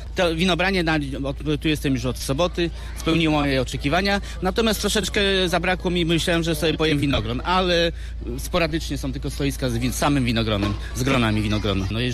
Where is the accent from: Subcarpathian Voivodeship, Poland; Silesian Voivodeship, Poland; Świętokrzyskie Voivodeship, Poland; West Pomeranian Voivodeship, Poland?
West Pomeranian Voivodeship, Poland; Stargard; No ja specjalnie przyjechałem ze Stargardu, województwo zachodniopomorskie